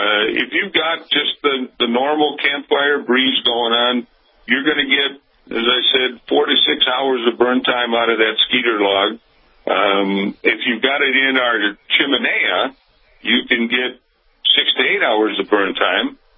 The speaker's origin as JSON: {"language": "English", "region": "Minnesota", "country": "United States", "tie": "born or raised there", "said": "I grew up in Minnesota, Michael, and I think we can match your Cajun mosquitoes probably size and ferocity."}